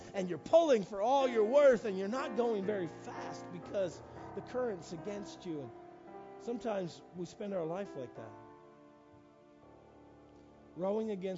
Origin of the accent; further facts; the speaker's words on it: Fredericton, New Brunswick, Canada; The river that flows through my hometown doesn't look like it's moving very fast when it comes through Fredericton.